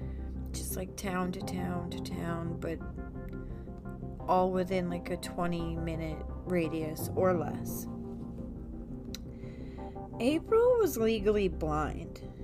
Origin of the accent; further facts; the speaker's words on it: Massachusetts, United States; because since I am from Massachusetts, we're going to talk about a murder that happened in Massachusetts.